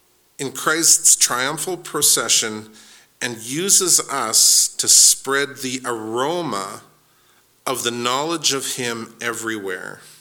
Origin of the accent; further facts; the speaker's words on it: Salmon Arm, British Columbia, Canada; Now, I grew up in Salmon Arm that had a lot of dairy farms.